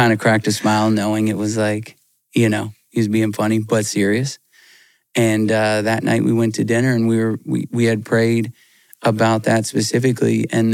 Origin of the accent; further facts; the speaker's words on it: Albuquerque, New Mexico, United States; I grew up in Albuquerque, New Mexico with a single mom, the best mom ever, but did not grow up in church.